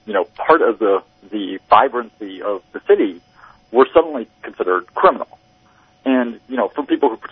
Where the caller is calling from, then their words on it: Portland, Oregon, United States; I'm Portland, Oregon.